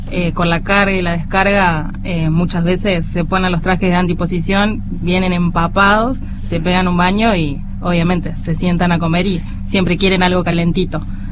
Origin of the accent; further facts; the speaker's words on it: Ezeiza, Buenos Aires Province, Argentina; Yo soy de la provincia de Ezeiza.